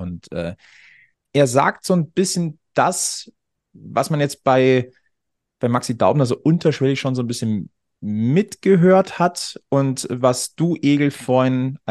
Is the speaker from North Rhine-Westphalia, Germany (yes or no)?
no; Munich, Bavaria, Germany; born there; Ich bin ein geborener Münchner.